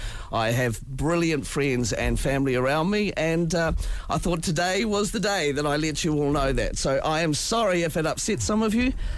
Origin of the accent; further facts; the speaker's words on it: Gore, Southland, New Zealand; And, you know, I came from Gore, man, you know.